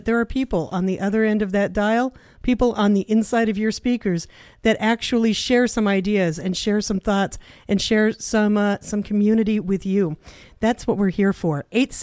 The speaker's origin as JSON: {"language": "English", "town": "Portland", "region": "Oregon", "country": "United States", "tie": "born or raised there", "said": "Because I'm from Portland. And I grew up queer in North Portland in the 70s when there weren't a lot of queers in North Portland."}